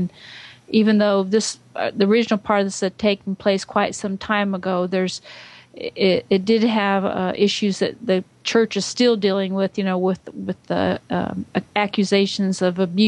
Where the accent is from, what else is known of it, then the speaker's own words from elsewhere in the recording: Georgia, United States; from Georgia.